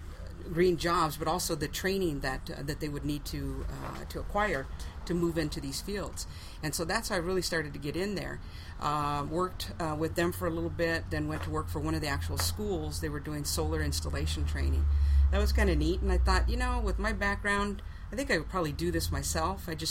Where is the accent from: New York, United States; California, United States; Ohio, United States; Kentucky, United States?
California, United States; Pomona; moved away as an adult; now in Long Beach, United States; But I was born and raised in Pomona, which is about 40 miles from here, and went to school there and spent probably the first 18 years there in Pomona, and then moved around from there.